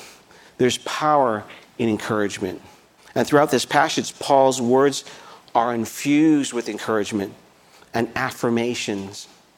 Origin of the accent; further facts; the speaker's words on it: United States; No, I'm not Chinese. I'm not Chinese. You know, I'm American.